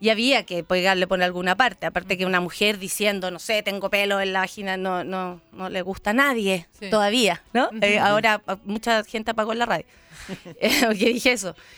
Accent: Chile; yo soy muy invasiva en cierto punto como chilena.

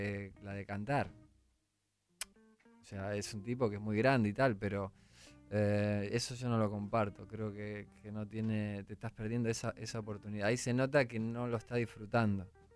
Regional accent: Rosario, Santa Fe, Argentina; born there; No, yo nací en Rosario.

